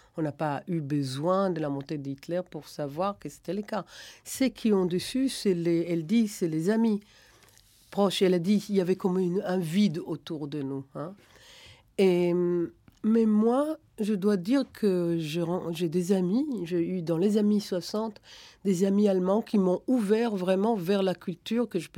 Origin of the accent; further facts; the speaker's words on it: Israel; first language German; French is a second language; now in France; Et si on va plus loin, ma première langue, la langue que mes parents m'ont parlé, c'était l'allemand en Israël.